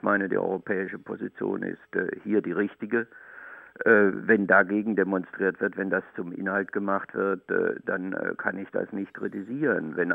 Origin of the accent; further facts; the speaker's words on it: South Germany, Germany; Ja, ich bin in Süddeutschland geboren, aufgewachsen und eigentlich immer